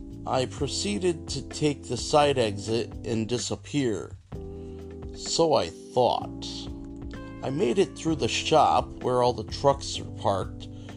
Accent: Ohio, United States; born there; I'm half Mexican, half white. I was born in Ohio, and my parents were born in Ohio, regardless of me being of Mexican descent, and that I was born here in America.

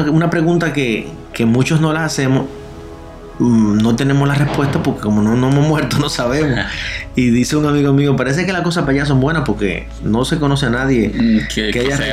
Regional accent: Azua, Dominican Republic; yo nací en Asua y me crié gran parte de mi vida en Asua

